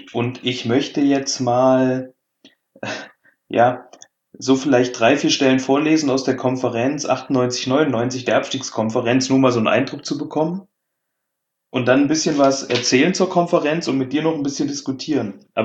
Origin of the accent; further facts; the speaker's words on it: Hesse, Germany; Kommen wir aus Hessen.